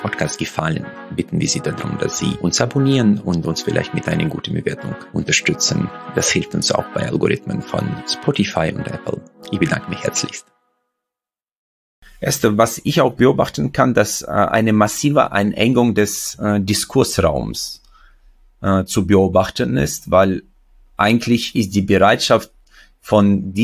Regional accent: Uzbekistan; now in Germany; Ich komme ja selbst aus Usbekistan. Ich bin sozusagen aus dem sozialistischen System geflohen, als das zusammengebrochen ist.

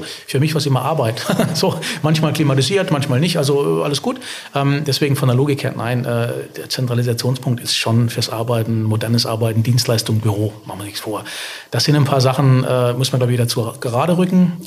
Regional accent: Frankfurt, Hesse, Germany; Aber gut, ich bin ja aus Frankfurt

